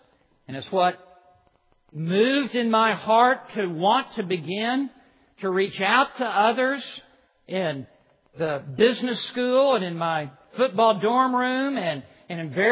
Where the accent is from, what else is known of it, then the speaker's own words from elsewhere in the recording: Memphis, Tennessee, United States; I grew up in Memphis, Tennessee. I went off to West Texas, to Texas Tech. I was so far away from home.